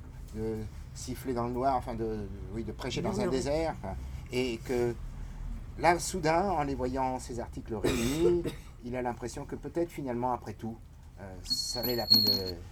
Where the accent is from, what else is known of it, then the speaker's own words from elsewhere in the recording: Israel; je suis un patriote israélien. Je suis né en Israël, j'ai toujours vécu en Israël